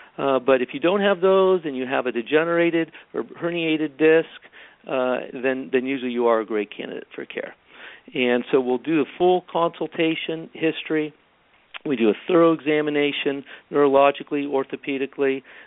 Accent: San Francisco, California, United States; have family here, you know, throughout, and went to the University of San Francisco. So this is my hometown.

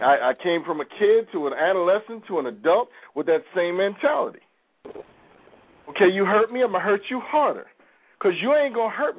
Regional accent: New York, United States; See, I grew up in New York, okay?

